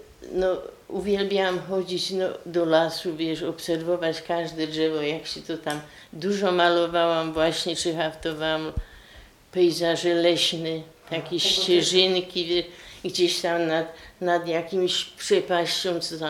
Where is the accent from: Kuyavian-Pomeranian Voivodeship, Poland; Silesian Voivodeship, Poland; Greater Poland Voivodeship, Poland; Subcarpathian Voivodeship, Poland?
Silesian Voivodeship, Poland; Bystra; bo ja pochodzę też z pięknej wioski Bystrej koło Bielska